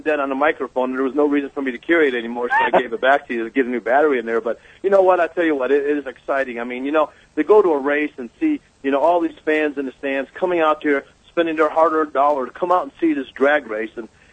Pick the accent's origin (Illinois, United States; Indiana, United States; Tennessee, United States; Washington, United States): Illinois, United States; Chicago; I grew up in Chicago, Illinois, and I just knew all my life.